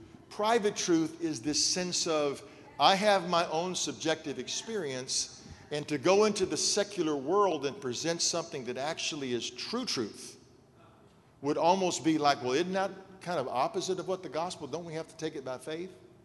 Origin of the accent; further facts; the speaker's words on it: Texas, United States; where I'm from, and growing up in Texas